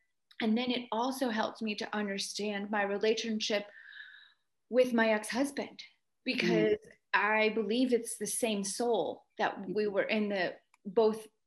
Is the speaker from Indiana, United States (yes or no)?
no; Florida, United States; I grew up in South Florida, and we had a pool in my backyard, in all of my backyards, everywhere we lived, we had a pool.